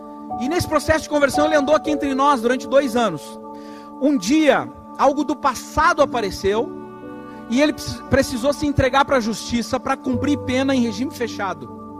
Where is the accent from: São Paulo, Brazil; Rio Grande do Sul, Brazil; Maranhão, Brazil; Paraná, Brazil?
Rio Grande do Sul, Brazil; eu que sou gaúcho macho, eu comecei a chorar